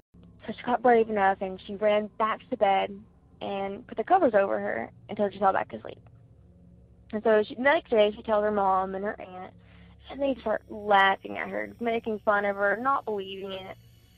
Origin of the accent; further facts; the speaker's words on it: Tulsa, Oklahoma, United States; I'm from Tulsa, Oklahoma